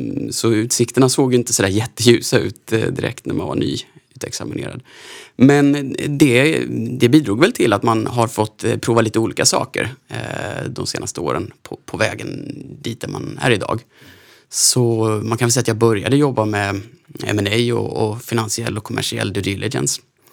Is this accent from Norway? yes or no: no; Småland, Sweden; Och jag växte upp i Småland, föräldrar som egna företagare, så som ganska många är i den regionen så att säga.